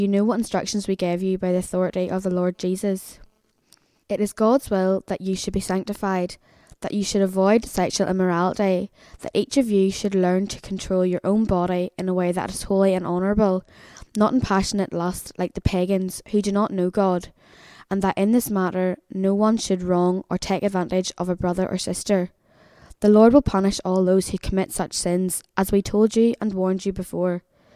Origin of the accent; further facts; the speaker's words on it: Port Sturt, South Australia, Australia; I'm from Port Sturt.